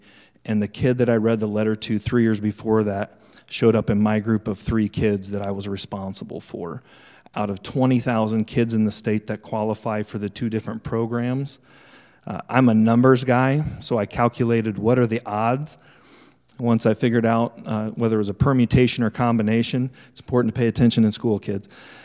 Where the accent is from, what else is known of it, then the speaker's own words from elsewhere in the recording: West Des Moines, Iowa, United States; So growing up in West Des Moines, I was sheltered from a lot of what goes on even in our own backyard.